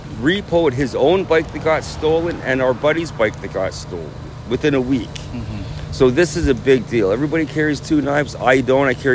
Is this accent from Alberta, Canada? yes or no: no; Toronto, Ontario, Canada; I am from Toronto.